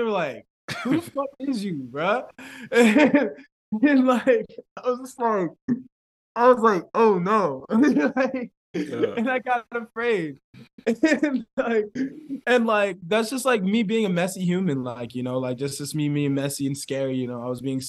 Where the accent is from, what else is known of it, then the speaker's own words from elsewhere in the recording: Wilkinsburg, Pennsylvania, United States; Like I come from Wilkinsburg, Pennsylvania, and I got cool, you know?